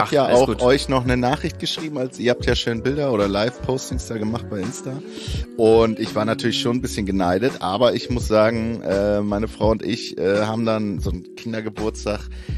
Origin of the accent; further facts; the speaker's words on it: Bremen, Germany; now in Hamburg, Germany; für mich als Bremer, der ich ja in Bremen aufgewachsen bin, auch am Anfang sehr oft der Joke oder der Spruch gewesen, dass ich jetzt Hamburger bin